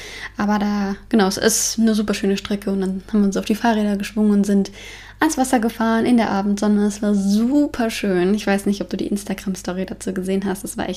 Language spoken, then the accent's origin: German; Frankfurt, Hesse, Germany; Ich komme ja aus Frankfurt